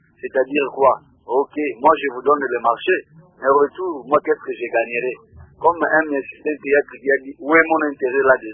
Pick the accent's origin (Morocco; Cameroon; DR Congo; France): DR Congo; Luozi, Kongo Central; la route Songololo qui amène vers chez moi à Lozi.